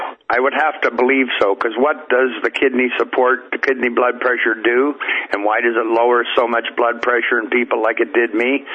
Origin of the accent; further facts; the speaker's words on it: Canada; I'm a Canadian, but I'm from Missouri.